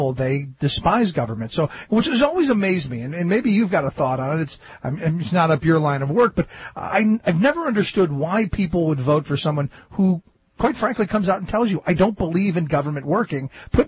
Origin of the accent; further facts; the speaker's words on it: Cleveland, Ohio, United States; I grew up in Cleveland, Ohio, home of the Clean Water Act.